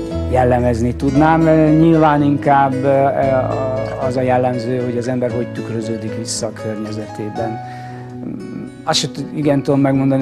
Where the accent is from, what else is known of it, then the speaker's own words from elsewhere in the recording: Budapest, Hungary; born there; Budapesten születtem, de szüleim vidékiek.